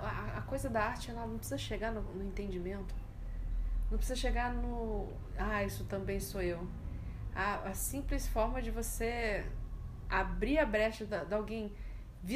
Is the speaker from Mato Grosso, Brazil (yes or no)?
no; Minas Gerais, Brazil; Eu sou mineira, não vou tentar.